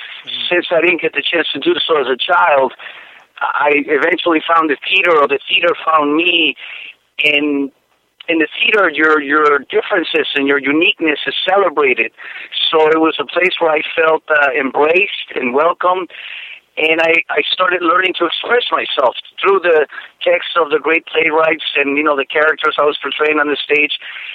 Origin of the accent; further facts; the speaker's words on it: Tijuana, Baja California, Mexico; I was born in Tijuana, Mexico, and I did spend 10 years of my childhood in an orphanage.